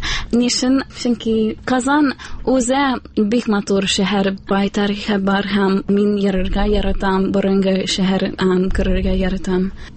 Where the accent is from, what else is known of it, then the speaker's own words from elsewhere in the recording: Chile; Tatar is a second language; мин Чилидан, хәзер татарша өйрәнәм һәм русча өйрәнәм. Мин Америкада рус филологиясе факультетында укыйм, Аризона дәүләт университетында.